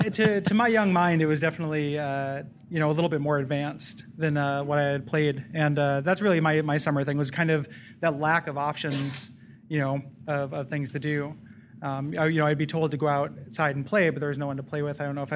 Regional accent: Portland, Oregon, United States; I'm from Portland.

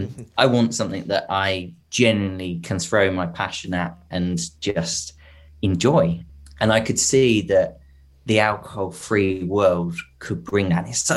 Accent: Reading, South East England, United Kingdom; So I'm from Reading in the UK, and I'm from a, well, I say tech background.

